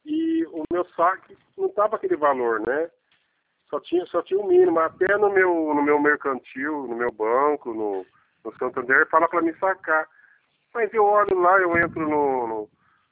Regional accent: Bauru, São Paulo, Brazil; Sou de Bauru

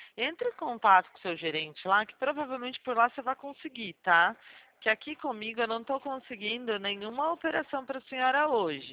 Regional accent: Limeira, São Paulo, Brazil; Eu sou de Limeira, do interior de São Paulo.

